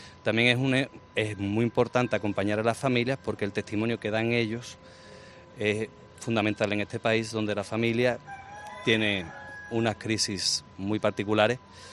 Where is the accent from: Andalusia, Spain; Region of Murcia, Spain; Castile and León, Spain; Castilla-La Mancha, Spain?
Andalusia, Spain; Huelva; now in Malabo, Equatorial Guinea; Yo soy misionero, soy de Huelva, pero a los 18 años me fui al seminario misionero de Santo Domingo, donde me formé.